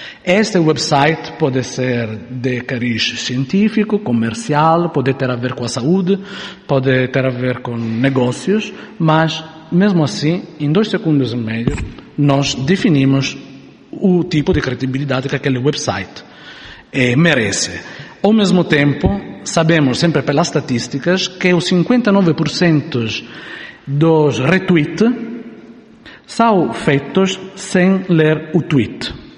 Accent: Italy; Portuguese is a second language; now in Portugal; Vocês, como devem ter entendido pelo meu sotaque, não sou mesmo da vossa terra, mas já moro cá há uns anos.

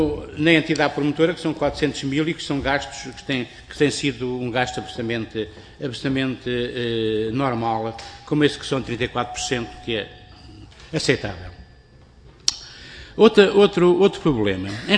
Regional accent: Coimbra, Centro, Portugal; eu sou de Coimbra, nascido, batizado, casado e com certeza morto.

